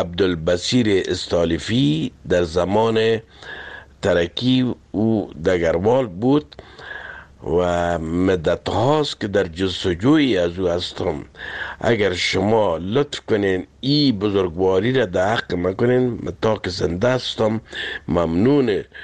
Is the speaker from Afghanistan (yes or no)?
yes; Kabul, Afghanistan; now in France; اصلا از کابل هستم و در فرانسه مدت 40 سال است که زندگی میکنم.